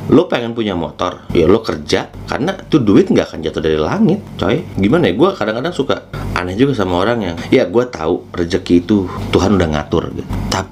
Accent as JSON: {"language": "Indonesian", "town": "Bandung", "region": "West Java", "country": "Indonesia", "tie": "born or raised there", "said": "gue itu kan lahir tuh gue di Bandung dan besar di Bandung gitu gue. Jadi gue menghabiskan waktu masa kecil gue sampai gue beres kuliah dan pertama kali kerja juga gue di Bandung juga gitu."}